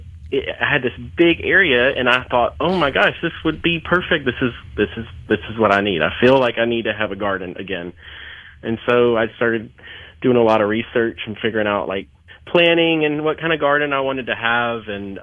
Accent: Germantown, United States; my uncle had a plot near us where we grew up in Germantown

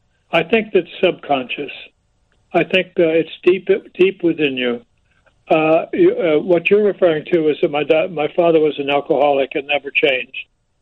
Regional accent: Arkansas, United States; I grew up in the Ozarks in Arkansas

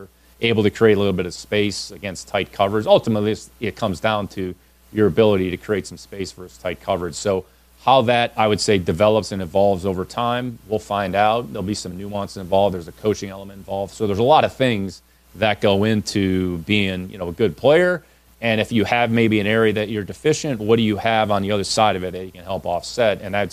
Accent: Cleveland, Ohio, United States; We're both from Cleveland.

